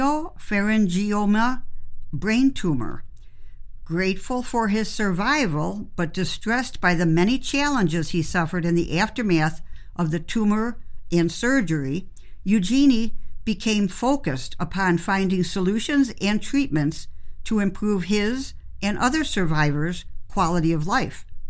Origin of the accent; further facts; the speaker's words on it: Chicago, Illinois, United States; We're from Chicago.